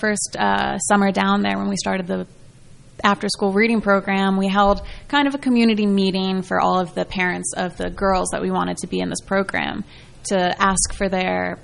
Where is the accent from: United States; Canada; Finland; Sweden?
United States; Basking Ridge, New Jersey; I'm thinking, you know, from Basking Ridge, New Jersey. I'm not thinking from Bukoba, Tanzania.